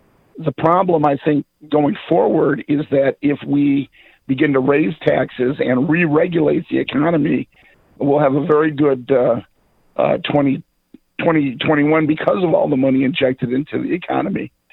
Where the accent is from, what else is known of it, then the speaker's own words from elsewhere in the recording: Detroit, Michigan, United States; I'm 63, growing up in Detroit, went to St. Mary's